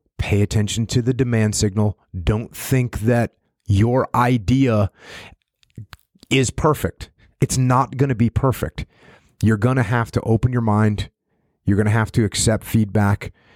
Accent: New England, United States; Yeah, I grew up in New England, small New England town, wanted to be a commando of some kind my whole life.

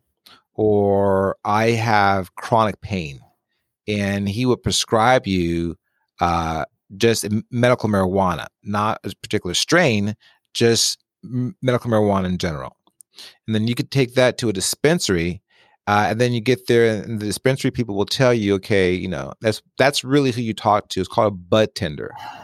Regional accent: San Francisco, California, United States; now in Austin, United States; And of course, I grew up in San Francisco. Here in Austin, there is the reggae festival.

